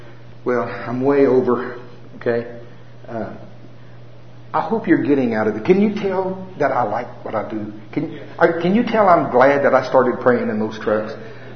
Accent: Oklahoma, United States; I'm from Oklahoma.

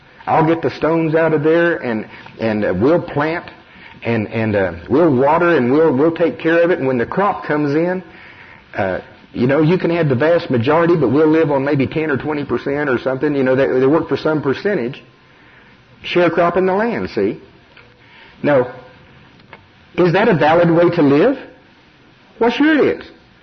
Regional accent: Shawnee, Oklahoma, United States; I grew up in Pottawatomie County, Shawnee, Oklahoma.

